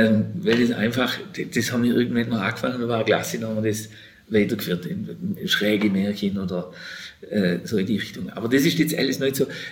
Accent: Mühlheim, Baden-Württemberg, Germany; oder ich bin ja im Mühlheim-Städtli aufgewachsen, meine Eltern wohnen da noch

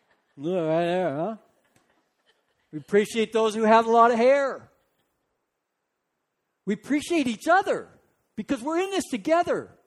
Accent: California, United States; I was from California. Thank you. California. You know, growing up in California, we said hi to everybody.

